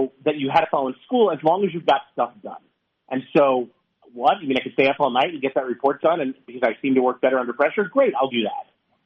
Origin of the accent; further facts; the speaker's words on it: New York City, New York, United States; growing up in New York City in the public schools in the 70s and 80s